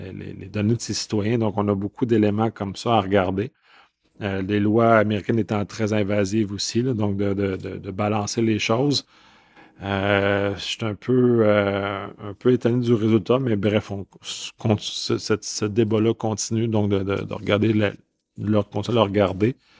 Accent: Canada; Puis en tant que Canadien, bien, ça m'intéresse

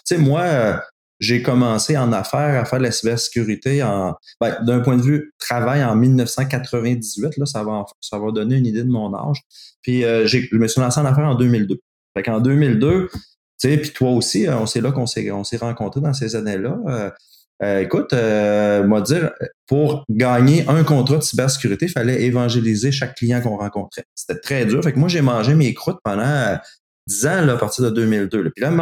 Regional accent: Quebec City, Quebec, Canada; Puis, même si j'étais de Québec, un tout petit marché

